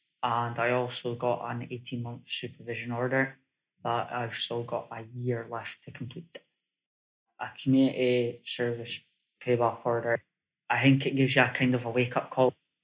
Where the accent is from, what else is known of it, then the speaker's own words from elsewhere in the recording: Elgin, Scotland, United Kingdom; 19 years old, and I'm from Elgin Murray, Scotland.